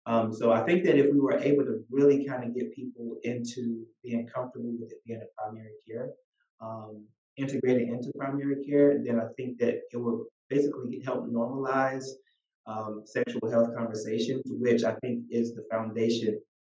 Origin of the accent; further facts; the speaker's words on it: Georgia, United States; I mean, I'm coming from South Georgia too